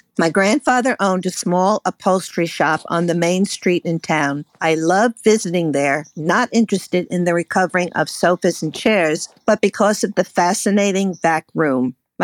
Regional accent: New York, United States; Growing up on Long Island, we would often visit my grandparents, my mother's parents, who lived in Mount Vernon.

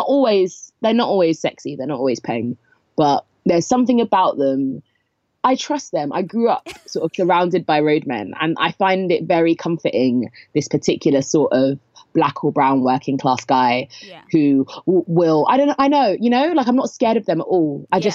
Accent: London, United Kingdom; I'm from Southeast London.

